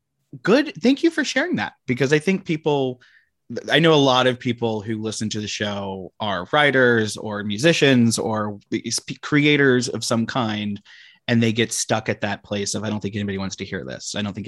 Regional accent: United States; I, as an American, am speaking to you as somebody who comes from the place that my ancestors come from.

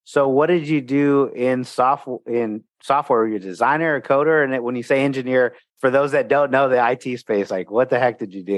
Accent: Texas, United States; Like, man, I was from Texas, you know, from the US here, and our family, you know, has a background, foreigners moving

